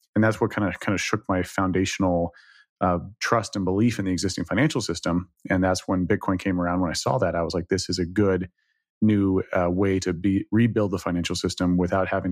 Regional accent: Dallas, Texas, United States; So I from Texas originally. I grew up in Dallas, 25 years in Dallas.

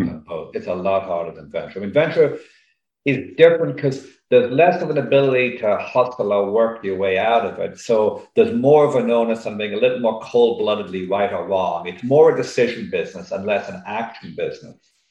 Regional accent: Ireland; also born or lived in United Kingdom; So, I'm Irish originally. I went to college in the UK.

